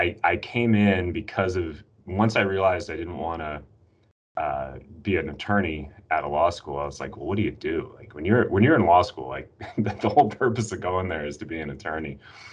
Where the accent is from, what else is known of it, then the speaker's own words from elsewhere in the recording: Washington, District of Columbia, United States; born there; I grew up, I was born in Washington, D.C., actually. My mom was in the Army. So I was born at the medical center here, which has now been torn down, but I live very close to it.